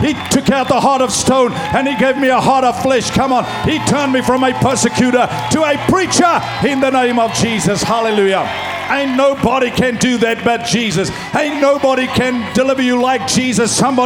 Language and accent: English; South Africa; I grew up in South Africa. I grew up under apartheid.